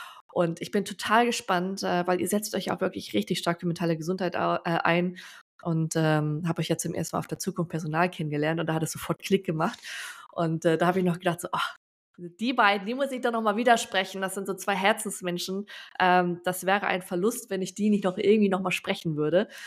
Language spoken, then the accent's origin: German; Hamburg, Germany; Da komme ich ja her, ja.